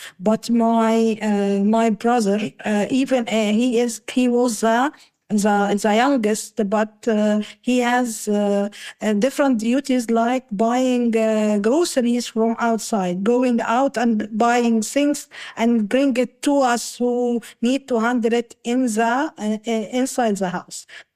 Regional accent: Cairo, Cairo Governorate, Egypt; English is a second language; Yes, which where I was in privilege because I were living in the city.

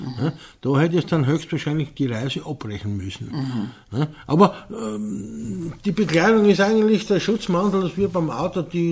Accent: Styria, Austria; ich bin aus der Steiermark

